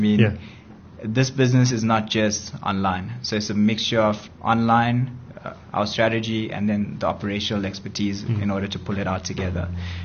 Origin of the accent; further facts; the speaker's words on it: Durban, KwaZulu-Natal, South Africa; so far what we see in Durban, that's my hometown actually